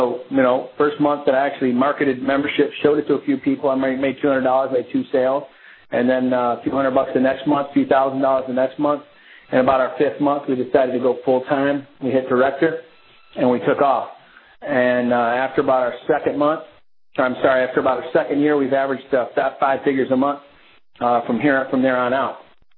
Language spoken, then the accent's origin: English; Flint, Michigan, United States; But I grew up in Flint, Michigan. I come from 10 kids.